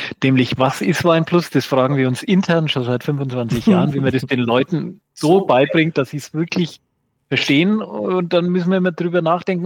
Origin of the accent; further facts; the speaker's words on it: Bavaria, Germany; accent: Franconian; wenn ich als Franke versuche, Hochdeutsch zu sprechen.